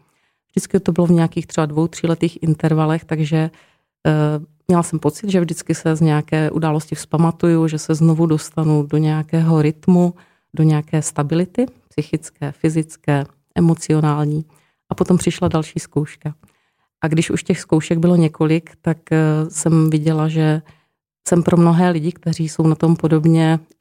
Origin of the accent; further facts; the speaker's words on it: South Moravian Region, Czechia; já pocházím z Moravského Krasu